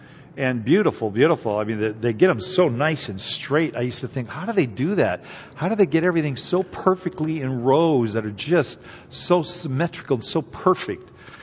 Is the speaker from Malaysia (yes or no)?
no; California, United States; I grew up in the Napa Valley, for a number of years I was there